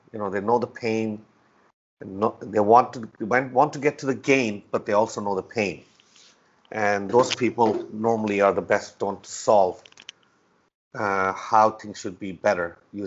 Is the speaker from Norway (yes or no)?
yes; Norway; also born or lived in Pakistan / California / Switzerland / London; now in New York, United States; I was born in Pakistan, but when I was very, very young, I moved to Norway with my family. And lived there for most of my life until I went to school in California and lived in Switzerland, London, Boston, and now living in New York.